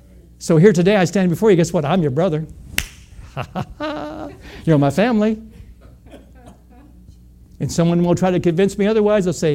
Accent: Indiana, United States; I'm from Indiana. I'm a Hoosier. I know what that means.

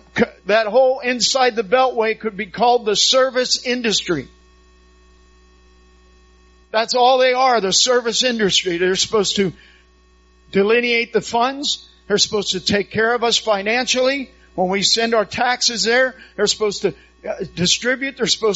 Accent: Pittsburgh, Pennsylvania, United States; I'm a Steelers fan. Why am I a Steelers fan? Because I was raised in Pittsburgh.

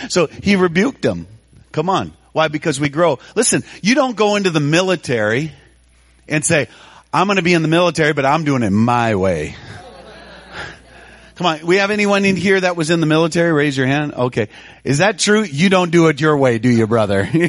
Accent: United States; I'm an American to the bone, okay?

